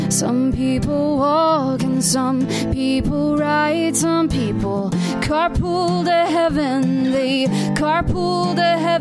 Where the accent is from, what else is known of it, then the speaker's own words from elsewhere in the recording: Memphis, Tennessee, United States; I grew up in Memphis, and so we would go over to Arkansas all the time.